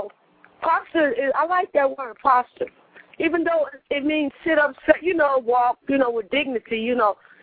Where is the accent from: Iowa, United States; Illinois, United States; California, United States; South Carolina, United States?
Illinois, United States; Chicago; now in Memphis, United States; My family is from – I'm from Chicago. But I'm down here in Memphis, and I'm enjoying this by myself, starting over.